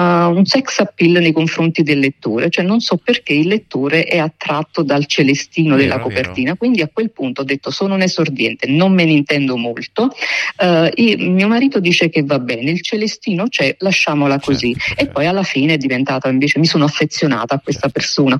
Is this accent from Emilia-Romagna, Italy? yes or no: no; Torre del Greco, Campania, Italy; born there; io appartengo alla gente di mare, insomma, sono nata a Torre del Greco, vivo lungo la penisola sorrentina